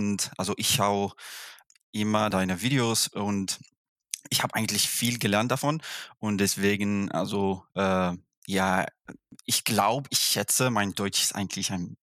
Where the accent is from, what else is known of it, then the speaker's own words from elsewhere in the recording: Tunisia; accent: French; German is a second language; ich komme eigentlich aus Tunesien. Da spricht man hauptsächlich Arabisch und Französisch.